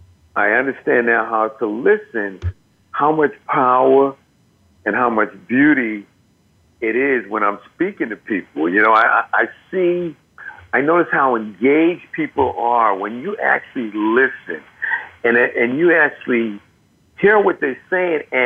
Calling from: New York City, New York, United States; I'm calling in from New York, New York.

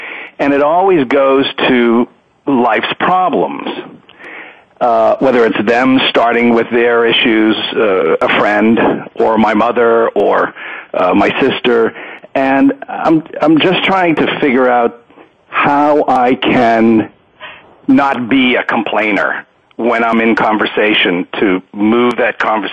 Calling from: Little Falls, New Jersey, United States; My office in Little Falls, New Jersey.

